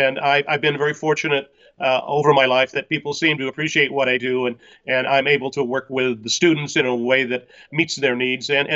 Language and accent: English; Lorain, Oregon, United States; Well, I was raised in the Valley. I went to at a little community called Lorain